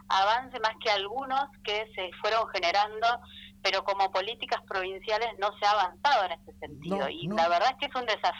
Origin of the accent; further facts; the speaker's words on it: Argentina; está pasando como argentinos y de la indolencia.